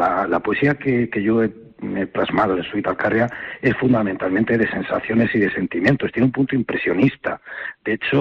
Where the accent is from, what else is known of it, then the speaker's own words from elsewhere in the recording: Castilla-La Mancha, Spain; born there; Suite Alcarria, que es mi tierra, la tierra en la que nací y a la que estoy unido